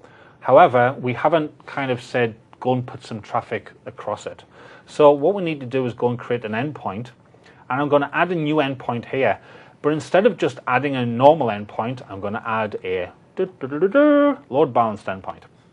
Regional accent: Northern England, United Kingdom; I'm from Northern England, so the accent is not quite Scottish, not quite Irish, definitely not New Zealand or Australia or South Africa or anywhere else.

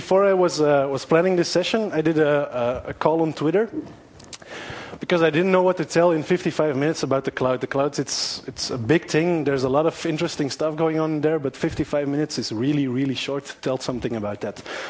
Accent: Antwerp, Flanders, Belgium; English is a second language; I'm from Antwerp, where we are very futuristic.

